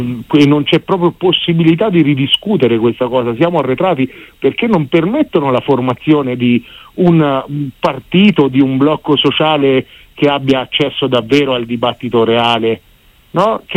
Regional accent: Umbria, Italy; io sono umbro, la mia regione aveva un tessuto incredibile di PMI basate soprattutto sull'edilizia

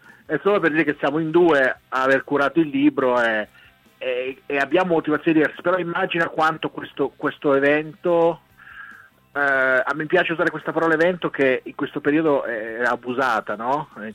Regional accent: Giulianova, Abruzzo, Italy; moved away as an adult; Io sono di origine abruzzese, cioè sono cresciuto in Abruzzo, mia mamma è romagnola, mio papà è abruzzese, sono cresciuto a Giulianova in Abruzzo.

